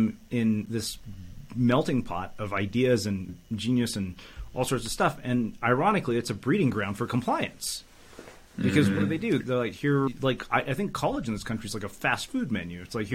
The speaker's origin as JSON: {"language": "English", "country": "India", "said": "And of course I got straight A's in high school. I'm Indian."}